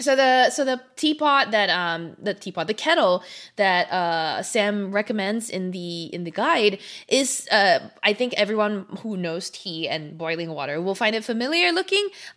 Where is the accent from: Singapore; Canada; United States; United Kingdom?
Singapore; I'm a Singaporean as they come.